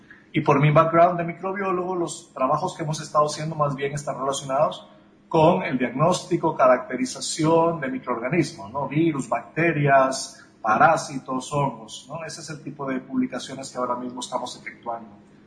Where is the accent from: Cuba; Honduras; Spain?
Honduras; pero para nuestra realidad hondureña es una cosa muy relevante